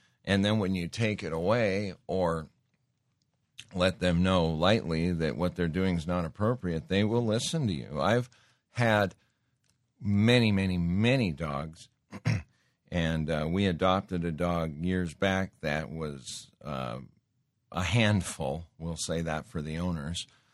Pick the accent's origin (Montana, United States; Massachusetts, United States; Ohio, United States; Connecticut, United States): Montana, United States; I grew up hunting in Montana. I grew up respecting nature.